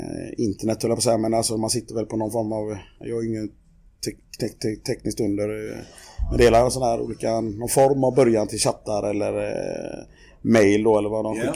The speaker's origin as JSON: {"language": "Swedish", "town": "Frölunda", "region": "Västra Götaland County", "country": "Sweden", "said": "Jag är 78, de andra är där 77, 76, 75, 74 någonstans. Så vi är lite äldre då. Men det vi hade gemensamt var att vi var från Frölunda de flesta."}